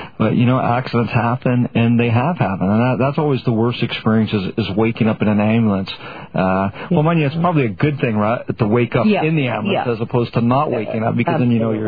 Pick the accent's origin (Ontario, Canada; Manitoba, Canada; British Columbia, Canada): Manitoba, Canada; Winnipeg; And, you know, as a kid growing up in Winnipeg, it's just like, wow